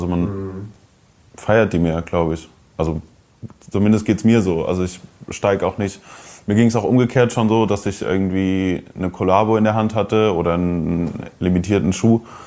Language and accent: German; Koblenz, Rhineland-Palatinate, Germany; Also ich habe früher noch in meiner Heimatstadt Koblenz gewohnt.